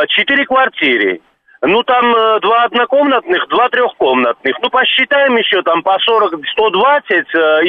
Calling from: Moscow, Russia; Я из Москвы вас беспокою

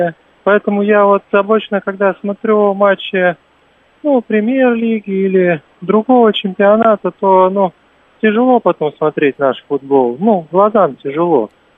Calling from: Samara, Samara Oblast, Russia; Я из Самары.

